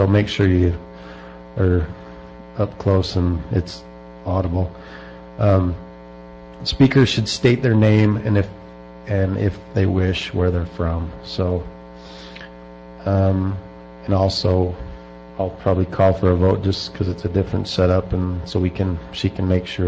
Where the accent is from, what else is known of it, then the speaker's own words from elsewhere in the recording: Perry, Utah, United States; I'm the chair of the Northern RAC. I represent the at-large, and I'm from Perry.